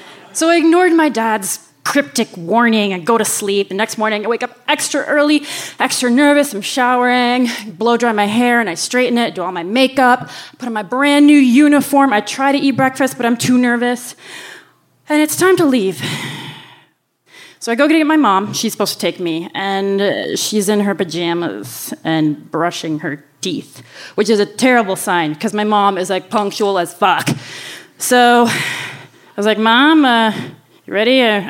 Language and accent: English; Yemen; now in United States; I'm coming straight from Muhammad Ali Uthman School in Yemen, where I wore a burqa outside of the school and thrust right into American public school. So it was a huge culture shock.